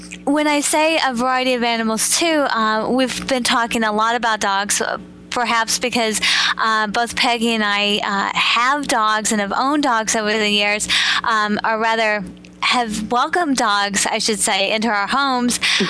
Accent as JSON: {"language": "English", "region": "the South", "country": "United States", "tie": "born or raised there", "said": "Because growing up in the South, I know what possums are."}